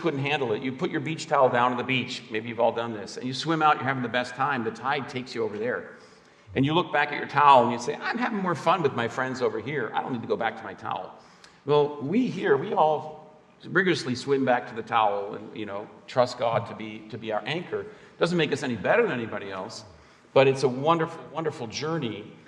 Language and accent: English; Jerusalem, Jerusalem District, Israel; growing up in Jerusalem with Israelis and Palestinians, speaking Hebrew and Arabic, I mean, we all knew who the other person was. So I'm a Christian